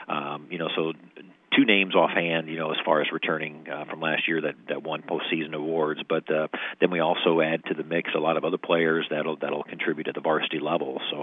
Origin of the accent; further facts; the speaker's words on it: Jefferson City, Missouri, United States; My background, I'm from Mid-Missouri. I'm from Jefferson City, where I was born and raised